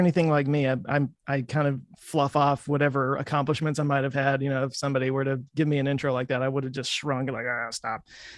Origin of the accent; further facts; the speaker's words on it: Dallas, Texas, United States; Texas. I've lived my whole life in Texas.